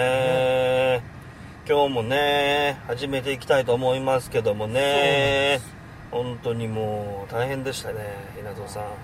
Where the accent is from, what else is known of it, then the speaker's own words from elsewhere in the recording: Kurume, Fukuoka, Japan; 私の実家、久留米市なんで、